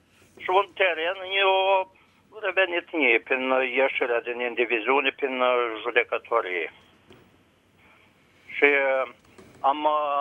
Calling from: Vaslui, Vaslui County, Romania; sunt de la Vaslui.

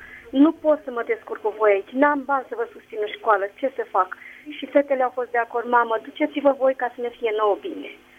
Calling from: Spain; Vă sunt din Spania

